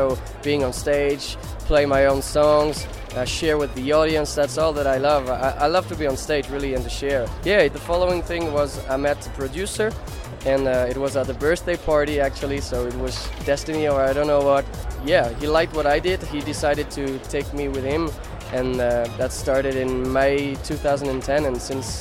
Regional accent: Lausanne, Vaud, Switzerland; Yeah, I'm from Lausanne.

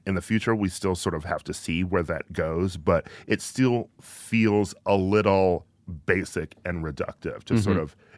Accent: Midwest, United States; He's from the Midwest. I'm from the Midwest.

